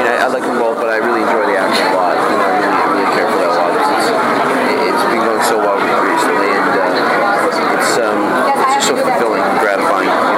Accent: Scotland, United Kingdom; born there; I was born in Scotland. My parents have a very thick Scottish accent, so it's an homage to my dad.

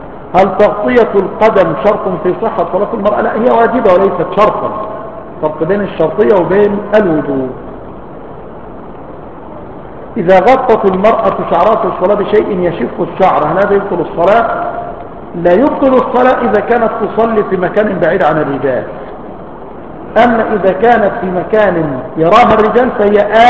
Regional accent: Egypt; لو عندنا في مصر أقرع

